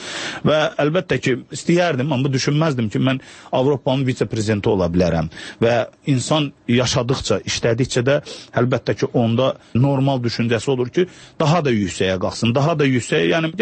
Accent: Ganja, Azerbaijan; Fəxr eləyirəm birincisi Azərbaycanlıyam, ikincisi də fəxr eləyirəm ki, mən Gəncəliyəm. Çünki Gəncə Azərbaycanın ikinci böyük şəhəridir və Gəncədə həddindən artıq çox ziyalılar var, tanınmış insanlar çox çıxıbdır

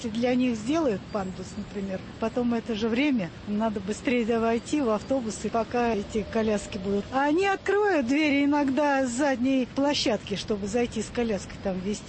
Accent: Latvia; now in Moscow, Russia; Вообще, я сама не москвичка, мы вообще из Латвии.

